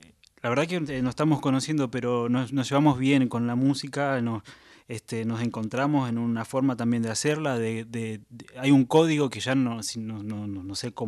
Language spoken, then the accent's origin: Spanish; Buenos Aires Province, Argentina; Yo soy, claro, el conurbano. Yo soy el conurbano bonaerense.